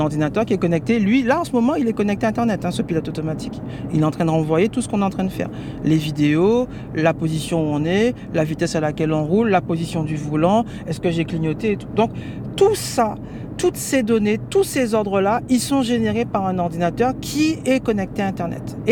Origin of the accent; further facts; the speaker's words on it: Guadeloupe; parce que je suis Guadeloupéen.